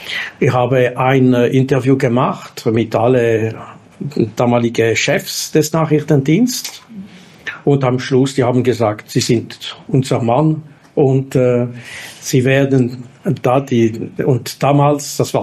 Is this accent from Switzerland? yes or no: yes; Geneva, Switzerland; German is a second language; ich bin Genfer, ich bin in Genf aufgewachsen, studiert, auch in der Universität studiert.